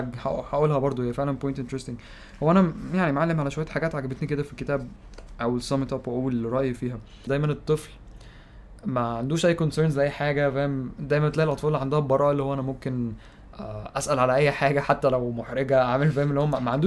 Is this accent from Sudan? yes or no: no; Egypt; والمشكله اللي في الكالتشر بتاعتنا كمصريين